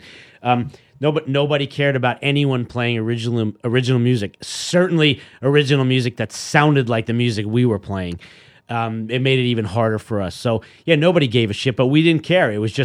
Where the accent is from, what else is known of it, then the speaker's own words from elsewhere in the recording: Queens, New York, United States; Like where we grew up in Queens at the time.